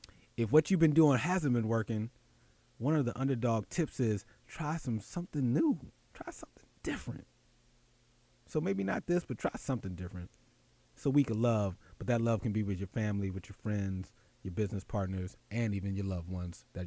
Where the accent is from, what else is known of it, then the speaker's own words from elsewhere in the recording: Philadelphia, Pennsylvania, United States; moved away as an adult; now in New York, United States; some of my story is that I grew up in Philly, and I moved to the New York City area in 98.